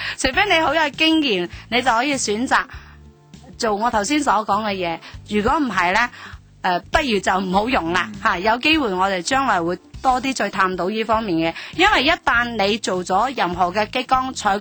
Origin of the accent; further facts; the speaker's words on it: China; 所以呢其实我们中国人的 culture 呢是过度地小心，